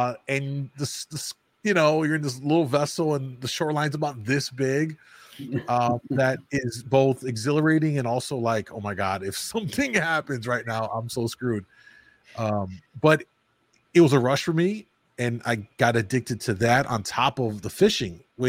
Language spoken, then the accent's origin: English; Chicago, Illinois, United States; I'm from Chicago, and that hence the shy comes from Chicago.